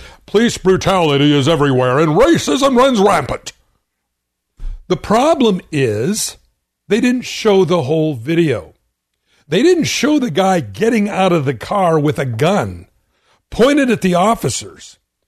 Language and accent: English; California, United States; Just to let you all know, I grew up in Southern California.